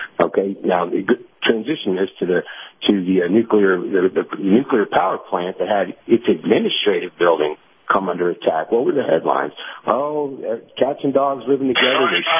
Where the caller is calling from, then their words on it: Tennessee, United States; in East Tennessee.